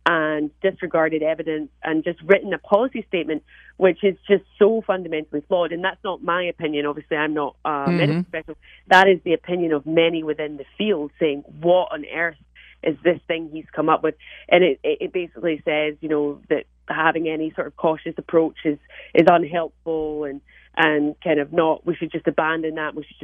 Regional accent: Scotland, United Kingdom; You know, I don't come from this country. I come from Scotland and the United Kingdom.

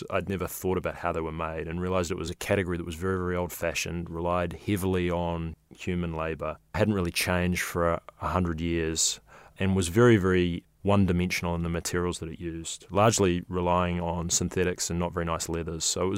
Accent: New Zealand; now in San Francisco, United States; And as a New Zealander, I was a little bit excited about the idea of being closer to home too.

